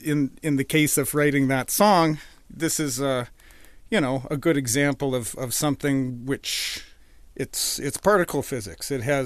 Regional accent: Edmonton, Alberta, Canada; now in Vancouver, Canada; No, I moved from Edmonton to Vancouver so that I could join Roots Roundup.

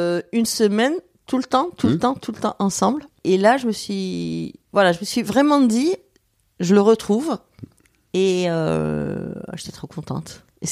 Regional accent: Marseille, Provence-Alpes-Côte d'Azur, France; Donc moi, je viens de Marseille.

